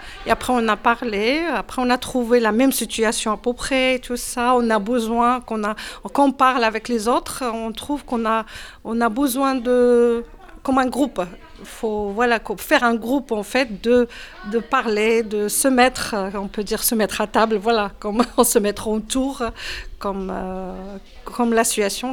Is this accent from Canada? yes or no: no; Rennes, Brittany, France; je suis de Villejean, je suis une maman de 4 enfants.